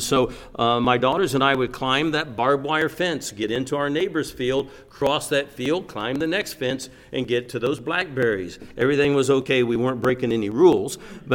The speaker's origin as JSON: {"language": "English", "country": "United States", "said": "before I'm an American, I'm a Christian"}